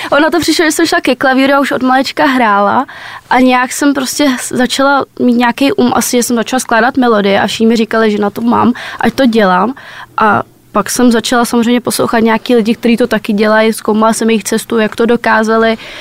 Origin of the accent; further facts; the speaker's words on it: Dolany, Plzeň Region, Czechia; Tak já jsem z Dolan, malinká vesnička u Klatov.